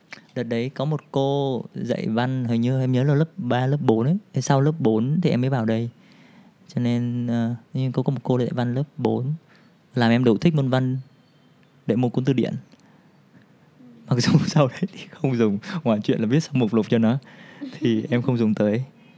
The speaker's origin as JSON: {"language": "Vietnamese", "region": "Bac Giang", "country": "Vietnam", "tie": "born or raised there", "said": "Ừ, em quê Bắc Giang."}